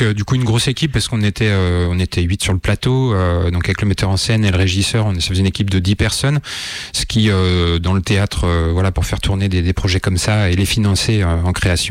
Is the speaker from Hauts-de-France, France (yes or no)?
no; Civrieux, Auvergne-Rhône-Alpes, France; also born or lived in Lyon; alors je suis pas indinois parce que je suis né à Lyon, à Lyon 3, mais par contre après j'ai grandi dans l'Ain et plus précisément à Civrieux, donc je suis sévérien si on est dans si on est profondément dans les gentilés.